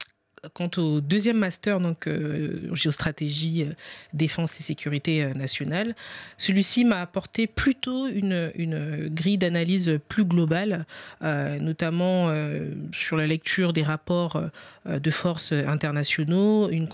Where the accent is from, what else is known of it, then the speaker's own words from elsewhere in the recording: Republic of the Congo; Je suis originaire de la République du Congo.